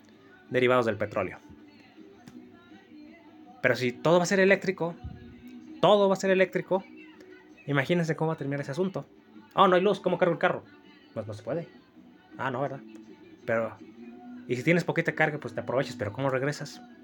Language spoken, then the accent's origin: Spanish; Mexico; Pero como buen mexicano diré que Ecuador, pues sí, la regó.